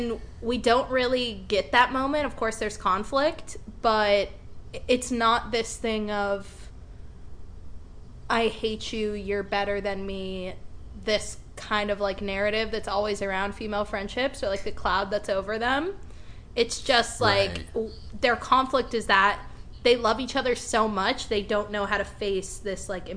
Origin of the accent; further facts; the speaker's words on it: Midwest, United States; I'm from the Midwest, so I think that's, like, very different.